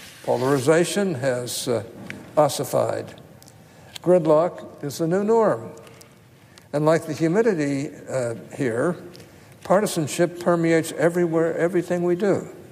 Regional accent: Utah, United States; In my home state, we were able to strike such a balance with the historic Utah Compromise.

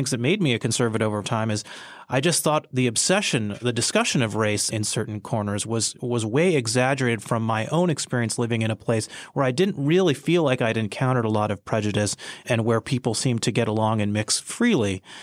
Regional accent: Michigan, United States; born or raised there

